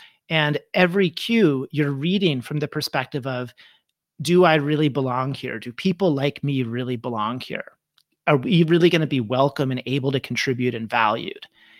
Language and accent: English; Michigan, United States; So I was brought up in Michigan, and I went to college in California at Stanford.